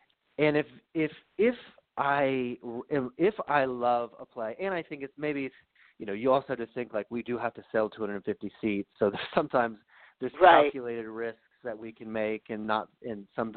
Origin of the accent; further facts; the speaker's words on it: North Carolina, United States; And so for me, I grew up in North Carolina. Like, you're a basketball fan.